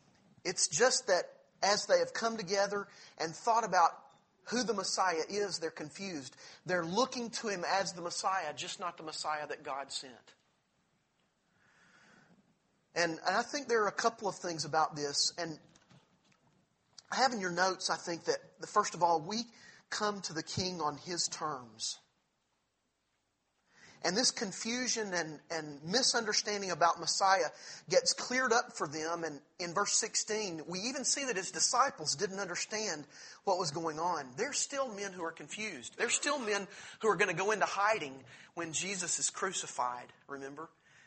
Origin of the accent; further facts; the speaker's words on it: the South, United States; accent: southern; I've realized that in my southern accent, sometimes things need to be clarified.